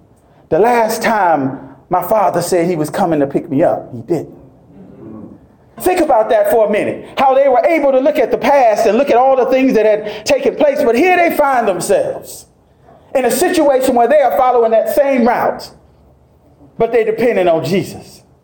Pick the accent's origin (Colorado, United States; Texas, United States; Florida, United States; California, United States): Florida, United States; See, I grew up in Florida. And if you know anything about Florida, they tell you at a certain time that you're not supposed to be out on the beach.